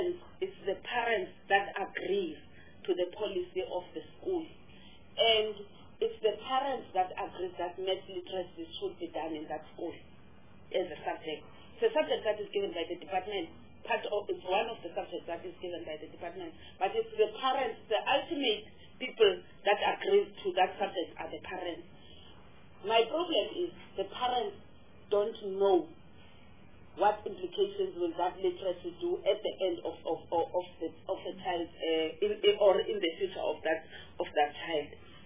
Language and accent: English; Eastern Cape, South Africa; I'm from Eastern Cape